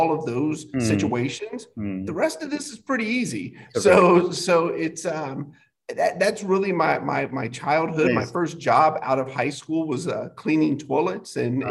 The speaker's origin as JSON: {"language": "English", "country": "United States", "tie": "born or raised there", "said": "So I grew up here in the States, mixed race."}